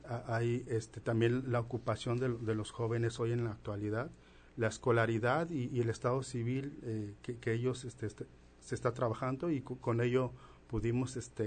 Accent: Oaxaca, Mexico; yo también vengo del estado de Oaxaca

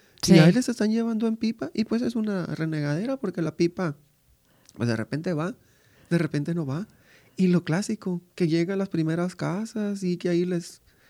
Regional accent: Las Parritas, Sinaloa, Mexico; precisamente mi pueblo allá en Guasave.

